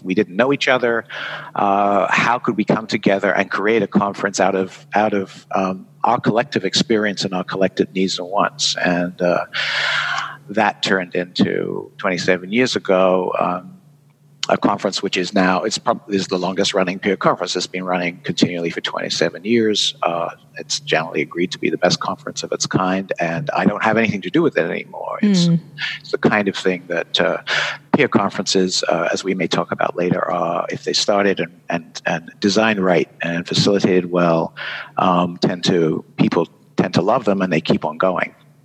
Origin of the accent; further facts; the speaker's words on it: United Kingdom; moved away as an adult; now in Vermont, United States; I'm a Brit. I did my PhD over there and then fell in love with Vermont.